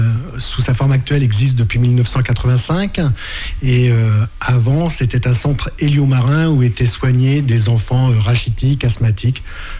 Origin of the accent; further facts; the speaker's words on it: Pays de la Loire, France; also born or lived in Paris region; je suis originaire de Vendée, du bocage vendéen. Et d'accord. Après un petit passage en région parisienne, le retour aux sources était nécessaire. Et voilà, je suis arrivé sur Noirmoutier en 2007.